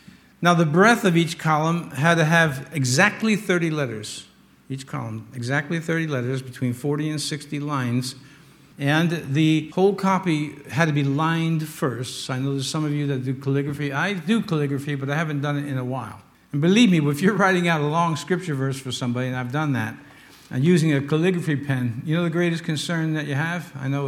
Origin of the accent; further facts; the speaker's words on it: United States; But you know, as an American, I object to some of these things.